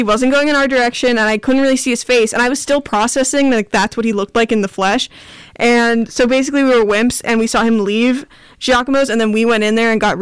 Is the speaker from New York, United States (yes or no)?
yes; New York, United States; The New York Mets, my favorite team, my hometown team.